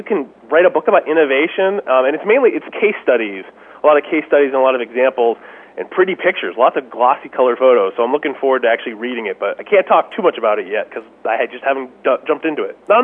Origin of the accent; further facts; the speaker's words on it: New England, United States; also born or lived in Washington, D.C.; I grew up in New England. I'm a lifelong New Englander, except when I moved to D.C. for a few years.